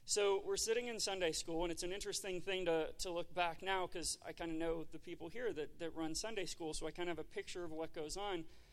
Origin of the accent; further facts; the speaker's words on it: Watauga, Texas, United States; also born or lived in El Paso / Fort Worth; So I was born in El Paso, Texas. I lived there till I was 4 years old, and then we moved to Fort Worth. I was raised most of my life in Watauga, Texas, which is a tiny little spit of a town just west of North Richland Hills